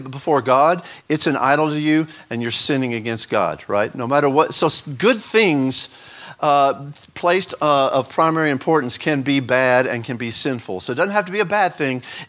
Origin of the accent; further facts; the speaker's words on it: Texas, United States; Well, we're from East Texas. We believe in family.